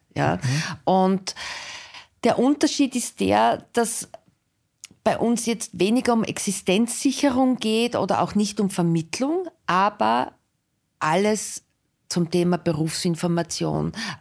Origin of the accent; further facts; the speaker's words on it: Styria, Austria; now in Vienna, Austria; wie man es an meinem Dialekt vielleicht hört, ich bin aus der Steiermark und vor 8 Jahren bin ich nach Wien gekommen